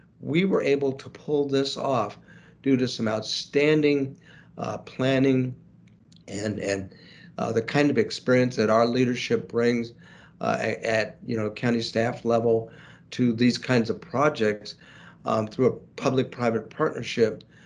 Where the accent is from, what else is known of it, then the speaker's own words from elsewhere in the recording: Pasadena, California, United States; I grew up in the Pasadena, Altadena area, and I just have such fond memories of summers spent with my sisters hanging out in the Pasadena Library